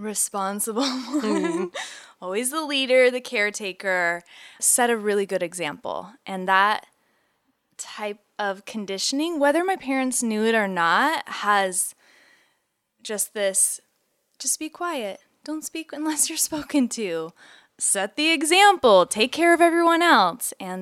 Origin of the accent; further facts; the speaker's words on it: United States; Sometimes while traveling, I'm like, ooh, I don't want to admit I'm American sometimes.